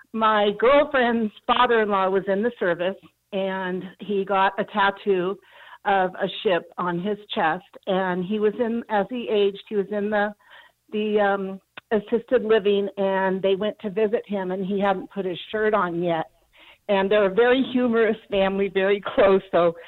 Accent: Oakland, California, United States; born there; I agree with everything David from Oakland said, and I was born in Oakland, so there you go.

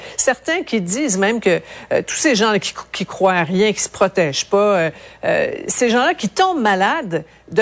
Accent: Quebec, Canada; chez nous au Québec

